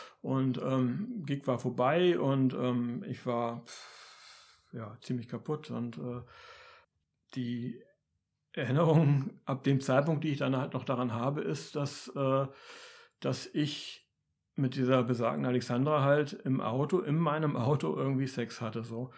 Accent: Hamburg, Germany; now in Berlin, Germany; Ursprünglich komme ich aus Hamburg und bin halt nach Berlin gezogen, habe über Freunde da eine WG gefunden.

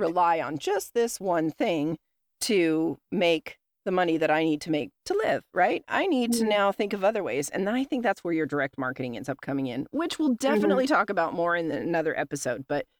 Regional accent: Dodge City, Kansas, United States; also born or lived in Ohio; So I came from the Midwest. I was born in Ohio. I grew up in Dodge City, Kansas. And then my family was Southern.

